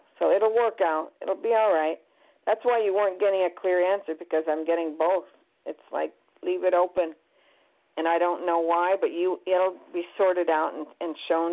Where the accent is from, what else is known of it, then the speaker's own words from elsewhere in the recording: Montreal, Quebec, Canada; born there; Well, I was born in Montreal, so I'll have to be prejudiced there.